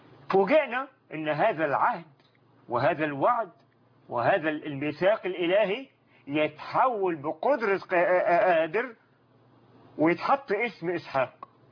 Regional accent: Upper Egypt, Egypt

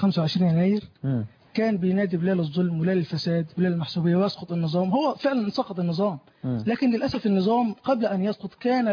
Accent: Egypt; فما هي أسس التعيين في الوظائف العليا في البلاد عندنا في مصر؟

